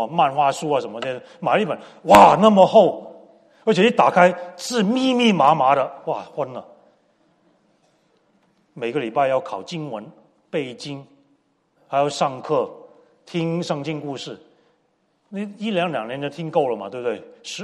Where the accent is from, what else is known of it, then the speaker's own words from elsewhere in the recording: Hong Kong; moved away as an adult; also born or lived in Taiwan; 我从小在基督教的学校长大，我在香港长大，小学一年级到高中毕业都在香港读，读完就去台湾读大学。